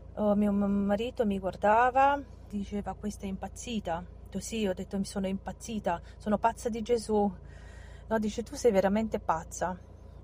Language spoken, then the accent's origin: Italian; Arad, Arad County, Romania; Italian is a second language; now in Italy; sono rumena, vengo da Arad e vivo in Italia da quasi 20 anni.